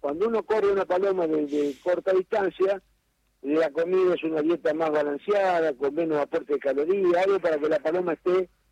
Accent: Mercedes, Buenos Aires Province, Argentina; Está en el radio de la zona, yo soy de Mercedes, y corremos con la gente de San Antonio de Areco, de Arrecife, de San Pedro, de Baradero

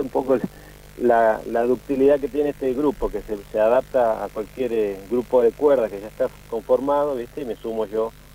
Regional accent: Buenos Aires, Argentina; now in San Juan, Argentina; yo estoy en San Juan en este momento, vivo en San Juan, soy nacido y criado en Buenos Aires, porteño, pero bueno, hace años que estoy acá radicado en San Juan

